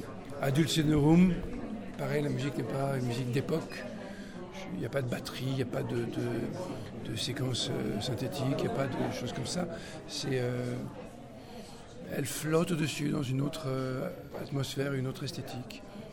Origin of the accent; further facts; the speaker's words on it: France; Je suis français, mais à Hollywood